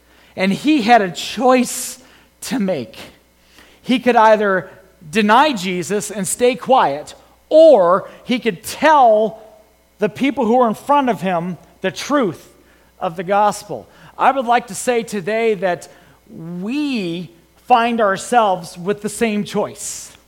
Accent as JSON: {"language": "English", "region": "Illinois", "country": "United States", "tie": "born or raised there", "said": "But I grew up near Chicago, and Chicago Cubs fans, when they won that World Series"}